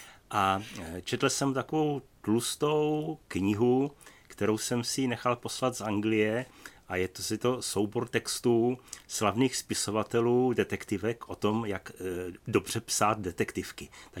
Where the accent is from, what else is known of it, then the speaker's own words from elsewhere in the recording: Olomouc, Olomouc Region, Czechia; já jsem vyrůstal v Olomouci, stále tam ještě žiju, a to bylo město, kde byla jako mimořádně velká koncentrace sovětských vojsk.